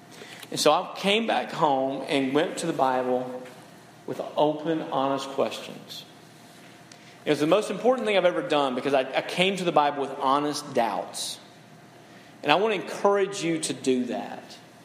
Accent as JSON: {"language": "English", "region": "Tennessee", "country": "United States", "tie": "born or raised there", "said": "And I went back to my hometown of Tennessee."}